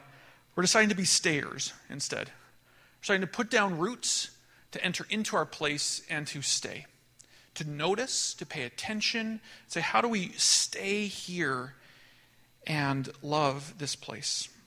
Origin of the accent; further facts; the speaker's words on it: Chestermere, Alberta, Canada; So I'm from Chestermere, Alberta.